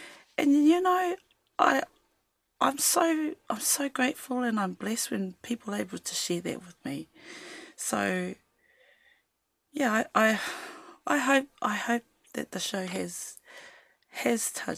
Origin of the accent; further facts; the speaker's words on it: Kaitaia, Northland, New Zealand; Almost. I'm from Kaitaia, but my father is from Whangape, just across the harbour.